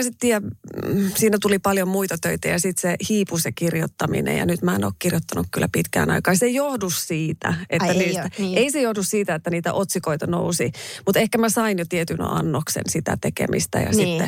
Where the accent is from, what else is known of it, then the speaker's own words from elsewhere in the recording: Raahe, North Ostrobothnia, Finland; Kyllä joka kerta, kun mä menen Raaheen, niin kyllä mun murre muuttuu.